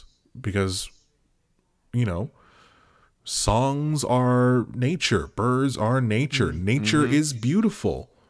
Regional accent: Melbourne, Victoria, Australia; We grew up together in Melbourne. Melbourne, Australia.

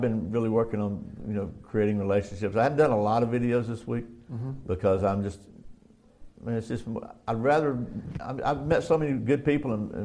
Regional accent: United States; you know, I'm American. I want to support American

